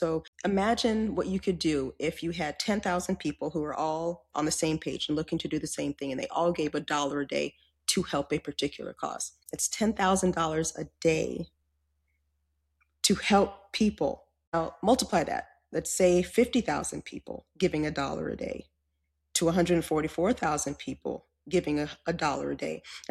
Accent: California, United States; moved away; I was born and raised in California. I came out to Texas in 2002, and I'm an official transplant now.

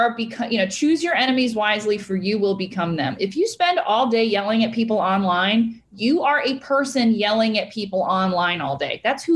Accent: United States; I'm an American. I believe people are allowed to believe what they want.

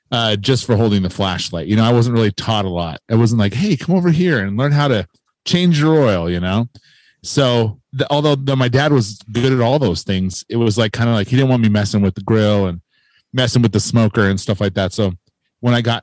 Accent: Lehi, Utah, United States; I'm from Lehigh, Utah.

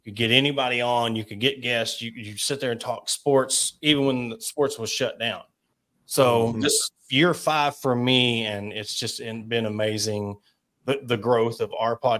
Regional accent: Arkansas, United States; Well, I was born and raised in Arkansas

